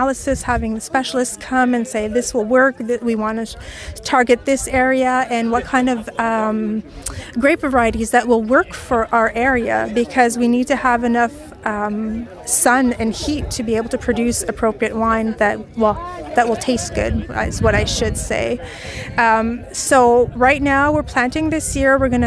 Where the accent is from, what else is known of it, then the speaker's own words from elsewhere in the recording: Aylmer, Quebec, Canada; said, okay, it's time to come back home because I'm from Aylmer.